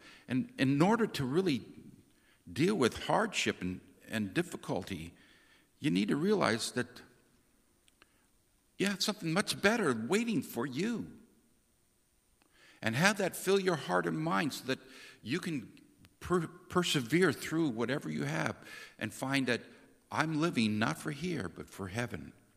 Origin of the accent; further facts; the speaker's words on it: United States; We were a little strange because we're from America and we always like ice with our drinks.